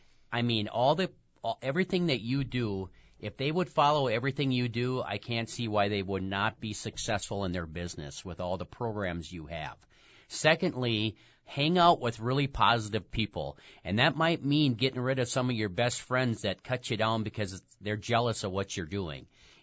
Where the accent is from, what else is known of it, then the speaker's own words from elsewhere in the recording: Minnesota, United States; moved away; right now I'm just in the state of Wisconsin. However, I'm from Minnesota